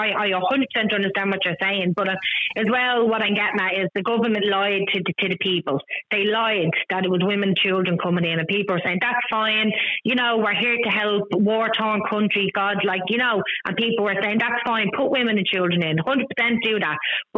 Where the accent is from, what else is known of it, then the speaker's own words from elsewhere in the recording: Dún Laoghaire, Leinster, Ireland; I'm from Dunleary.